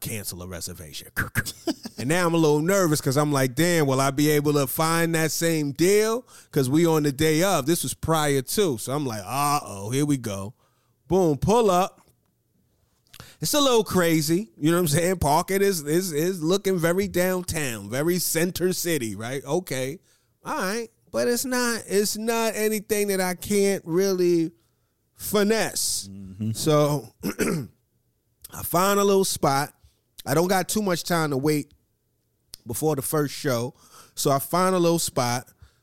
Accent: New York, United States; me as a New Yorker, and this has been going on for a while, but me, I take pride in being able to find street parking in New York.

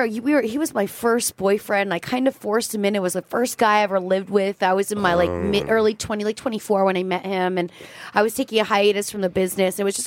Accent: Easton, Pennsylvania, United States; I grew up in Easton, Pennsylvania.

